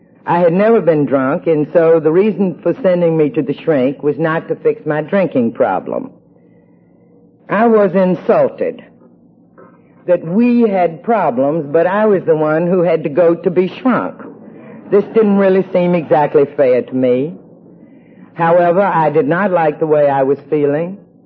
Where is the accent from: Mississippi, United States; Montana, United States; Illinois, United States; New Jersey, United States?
Mississippi, United States; moved away as an adult; now in New York, United States; He was from Georgia. I was from Mississippi. And we would go home after 1 year. We have been in New York ever since. Now it will be 30 years this coming summer.